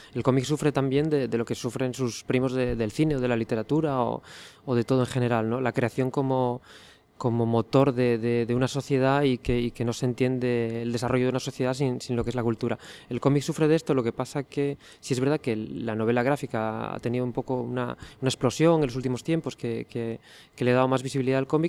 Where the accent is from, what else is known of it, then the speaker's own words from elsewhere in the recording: Asturias, Spain; esta sociedad tan compleja o tan específica de donde yo vengo, ¿no? Y dentro de Asturias